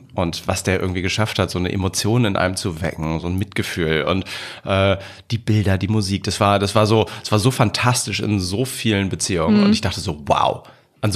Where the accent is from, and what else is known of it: Schleswig-Holstein, Germany; born or raised there